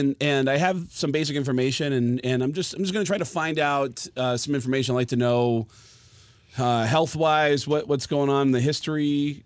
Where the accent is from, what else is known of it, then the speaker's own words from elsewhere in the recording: Bronx, New York, United States; But what was interesting was growing up in a deaf family was I grew up in the Bronx. I never got an accent, and everyone in the Bronx has a really.